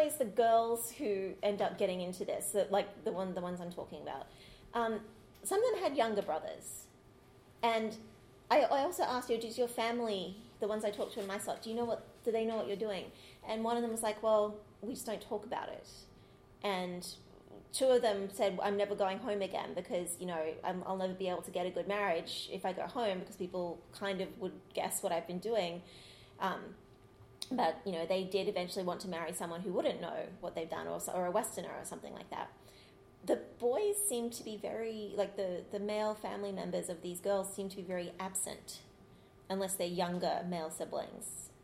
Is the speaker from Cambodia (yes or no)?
yes; Cambodia; also born or lived in Indonesia; I'm Australian, after all. I never felt in danger, and because I know these places. I grew up in Cambodia, so like I'm and before that Indonesia. So Southeast Asia was kind of my home.